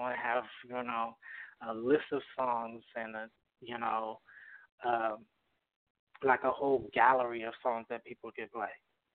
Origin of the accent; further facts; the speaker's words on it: West Coast, United States; I grew up on the West Coast. And on the West Coast, when I was young, I kind of traveled along the whole West Coast with a group.